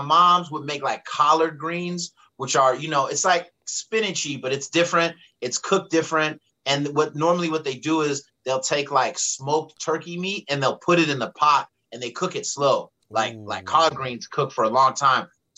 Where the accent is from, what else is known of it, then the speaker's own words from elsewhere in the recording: San Bruno, California, United States; so the cliff notes are I grew up in San Bruno, which is, like I said, right outside of San Francisco.